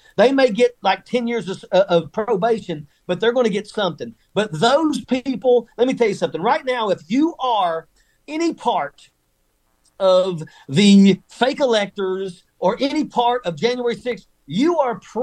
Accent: West Virginia, United States; There was a time, you know, I come from West Virginia. There was a time when West Virginia was a strong, proud Democrat state.

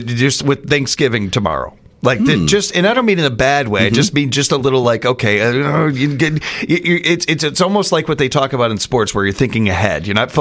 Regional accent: Midwest, United States; I'm just not built for this, man. I was born and raised in the Midwest.

